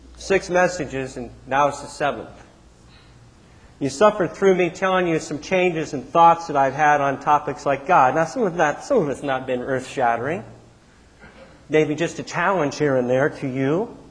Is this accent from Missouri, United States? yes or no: yes; Missouri, United States; In other words, I'm from Missouri, the show me state.